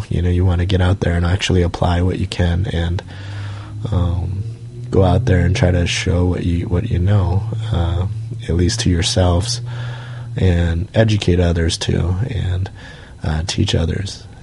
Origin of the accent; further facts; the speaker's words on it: United States; We're absolutely normal. And we're absolutely American, and we're absolutely right, you know?